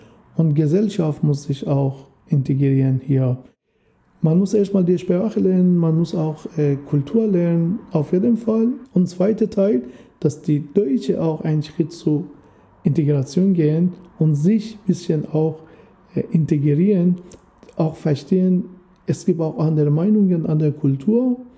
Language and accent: German; Iran; German is a second language; Ich bin 6 Monate oder 7 Monate vor der Revolution, islamische Revolution im Iran geboren. Das heißt, ich bin mit der Revolution aufgewachsen im Iran.